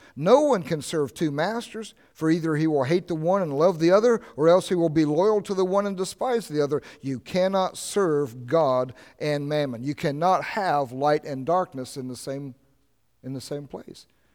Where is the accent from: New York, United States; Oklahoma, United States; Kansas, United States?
Oklahoma, United States; I was raised in Oklahoma